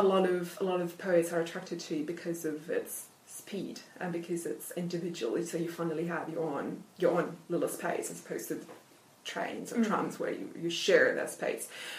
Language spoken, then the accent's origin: English; Italy; first language Italian; English is a second language; So my first language is obviously Italian, and then I speak English, German, Spanish.